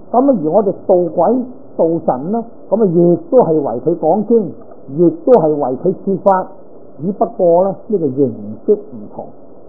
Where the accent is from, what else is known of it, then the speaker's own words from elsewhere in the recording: Guangdong, China; 咁我都系广东人啦，标准广东人啊，但系好多广东话我都唔懂。你话讲客家话啦，我都仲可以揣摩呢个心理啦。都仲听得个七七八八啊！